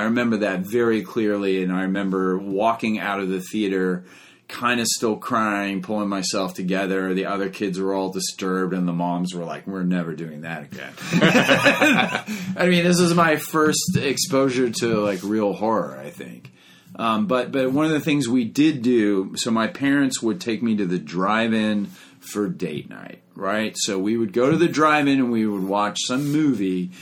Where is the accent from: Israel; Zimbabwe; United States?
Zimbabwe; I growing up in Zimbabwe